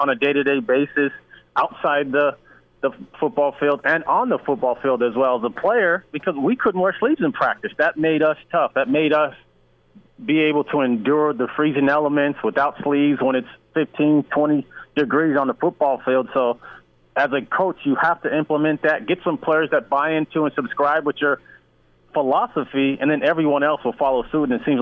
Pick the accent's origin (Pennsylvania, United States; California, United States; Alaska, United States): California, United States; Los Angeles; Well, I come from Los Angeles, so when I got to Nebraska, I mean, the cold temperatures, once they dropped to about 50 degrees, I was already freezing.